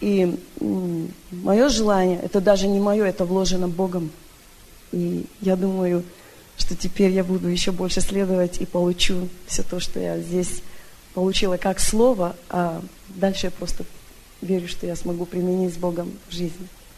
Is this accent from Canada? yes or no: yes; Vancouver, British Columbia, Canada; из Ванкувера.